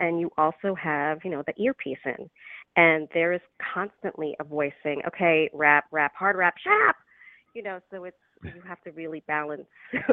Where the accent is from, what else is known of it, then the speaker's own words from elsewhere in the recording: Puerto Rico; I'm Puerto Rican. My parents were born and raised in Puerto Rico. I'm the youngest of four siblings, and my culture is incredibly important to me.